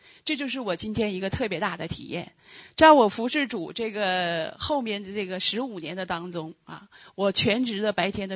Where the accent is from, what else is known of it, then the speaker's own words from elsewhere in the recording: Harbin, Heilongjiang, China; now in Toronto, Canada; 我是从那个中国哈尔滨来的